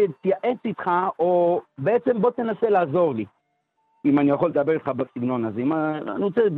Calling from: Los Angeles, California, United States; אני מדבר מלוס אנג'לס, מקליפורניה.

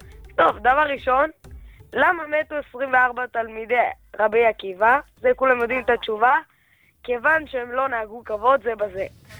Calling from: Rehovot, Central District, Israel

